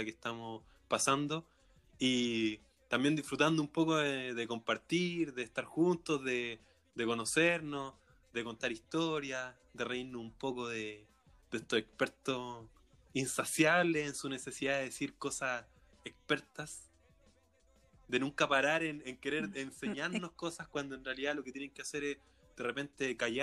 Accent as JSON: {"language": "Spanish", "country": "Chile", "said": "sabemos que somos chilenos, y vivimos en esta incertidumbre permanente"}